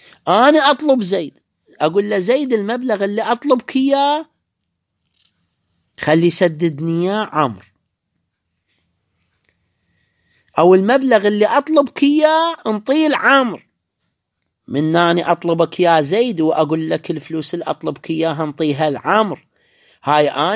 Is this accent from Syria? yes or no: no; Iraq; عندنا بالعراق اسمه مصرف الرشيد والرافدين